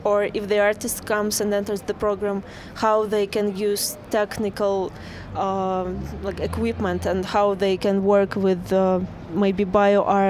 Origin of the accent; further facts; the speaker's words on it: Saint Petersburg, Russia; I am from Russia, St. Petersburg.